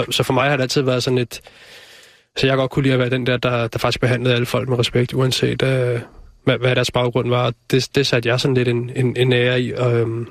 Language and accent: Danish; Capital Region of Denmark, Denmark; jeg er jo født og opvokset ude på Vestegnen